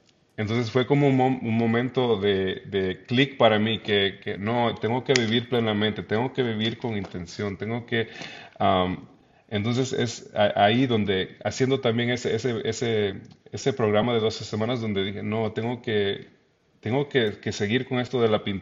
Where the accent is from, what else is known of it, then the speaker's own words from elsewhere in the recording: El Salvador; now in Canberra, Australia; La familia, estamos, venimos de El Salvador y pues sí, es algo que. No había otra opción